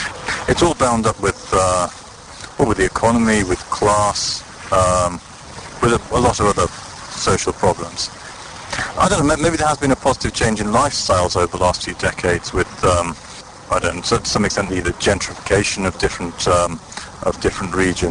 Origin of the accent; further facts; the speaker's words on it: Chester, North West England, United Kingdom; now in Russia; Well, I'm not actually from Bristol, from Chester originally, but I live in Russia at the moment